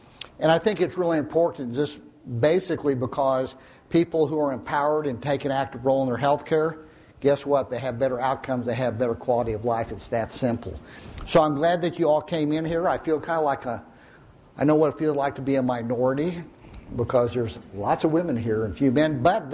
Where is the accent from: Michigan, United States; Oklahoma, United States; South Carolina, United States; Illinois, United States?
Oklahoma, United States; Tulsa; I'm an MD physician, and I come from Tulsa, Oklahoma, but I love Texas.